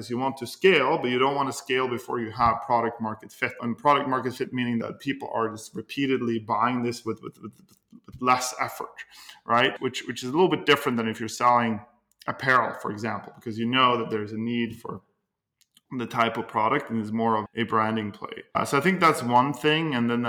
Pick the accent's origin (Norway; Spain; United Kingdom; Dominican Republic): Norway; English is a second language; moved away as an adult; now in United States; So, I'm originally from Norway. And I came to the United States a little over 10 years ago as an exchange student, as I was pursuing my MBA.